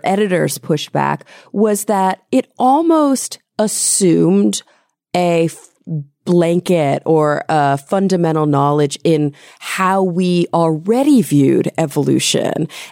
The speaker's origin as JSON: {"language": "English", "region": "the South", "country": "United States", "tie": "born or raised there", "said": "I mean, I grew up in the South, for example."}